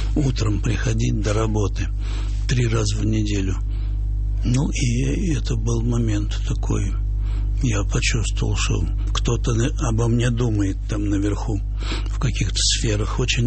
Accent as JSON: {"language": "Russian", "region": "Moscow", "country": "Russia", "tie": "born or raised there", "said": "Хотя я был коренным москвичом и, конечно, никуда не хотел уезжать."}